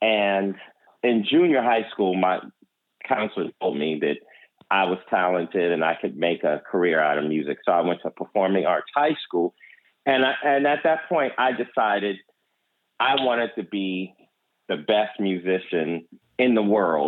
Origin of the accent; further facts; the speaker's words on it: Pittsburgh, Pennsylvania, United States; Yeah, well, that's my hometown is Pittsburgh, and that was really a big honor because Pittsburgh has a huge, rich jazz legacy